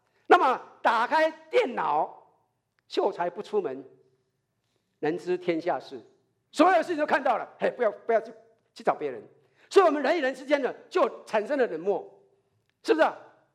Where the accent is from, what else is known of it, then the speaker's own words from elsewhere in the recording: Taiwan; 我们小时候在台湾呢，还有分北部、南部